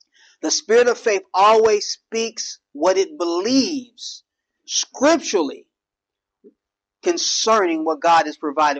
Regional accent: Cincinnati, Ohio, United States; When I lived in Cincinnati, I grew up in Cincinnati, in Avondale or North Avondale.

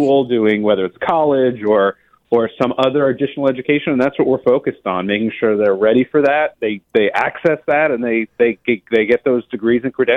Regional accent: Yonkers, New York, United States; Well, I'm originally from Yonkers, so I love this city

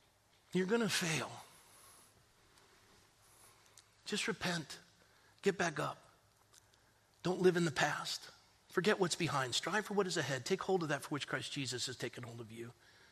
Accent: Coronado, California, United States; I was raised in Coronado.

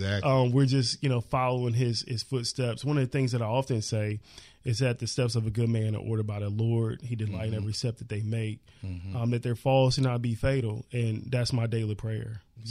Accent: Martinsville, Virginia, United States; now in Richmond, United States; I grew up in Martinsville, Virginia. I moved to Richmond in Chesterfield County in 1998, finished high school at Manchester

